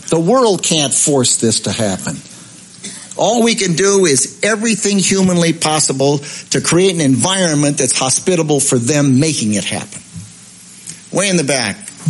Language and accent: English; Chicago, Illinois, United States; We've had that trouble in … hometown, Chicago. Yeah, my hometown.